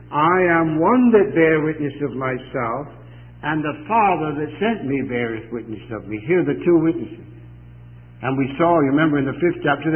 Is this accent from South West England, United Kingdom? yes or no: yes; Bristol, South West England, United Kingdom; He said, where do you come from? I said, Bristol, England.